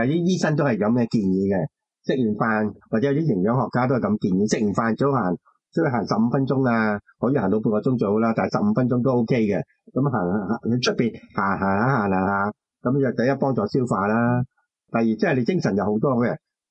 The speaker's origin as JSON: {"language": "Cantonese", "country": "Hong Kong", "said": "我哋香港人习惯好晏食饭，有时八点几九点。"}